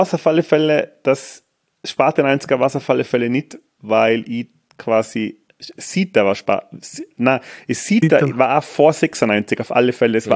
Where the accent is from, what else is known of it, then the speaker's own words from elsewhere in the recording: Tyrol, Austria; ich bin ja aus dem Asserfern